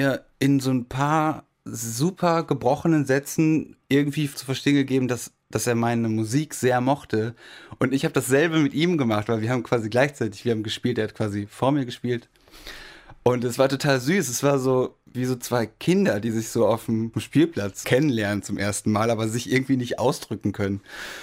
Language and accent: German; Germany; also ich finde gerade so für mich als Deutscher, wo man immer so, man hat immer diese Uhr irgendwo in sich drin